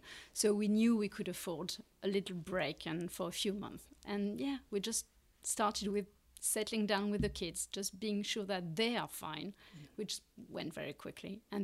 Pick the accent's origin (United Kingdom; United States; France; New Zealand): France; English is a second language; moved away; also born or lived in Luxembourg; We're all from France, but yeah, my kids were born in Luxembourg.